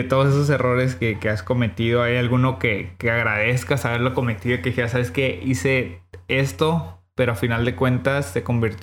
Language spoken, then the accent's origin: Spanish; Ciudad Obregón, Sonora, Mexico; Yo soy de Obregón